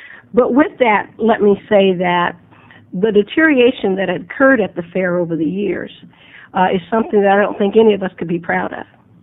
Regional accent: Portland, Oregon, United States; I grew up in Oregon, and I grew up in Portland. And we came to the state fair.

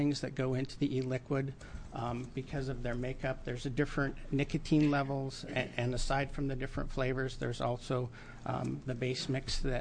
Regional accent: Medford, Oregon, United States; I'm from Medford, Oregon, and I'm representing EC Blend. We are an e-liquid manufacturer there in Medford.

